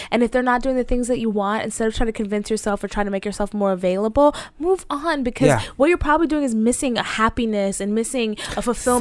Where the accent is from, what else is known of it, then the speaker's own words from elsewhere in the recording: the South, United States; that was nature because I'm from the South